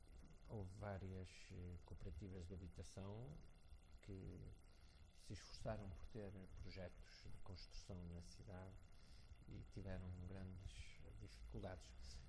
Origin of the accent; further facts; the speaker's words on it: Porto, Portugal; tive o privilégio de ter passado, vivido na cidade do Porto, de onde sou natural